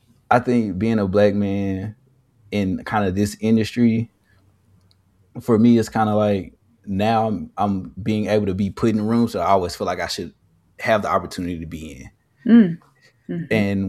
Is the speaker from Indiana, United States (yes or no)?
no; Memphis, Tennessee, United States; born and raised in Memphis, and I went to school at MTSU, which is in Murfreesboro.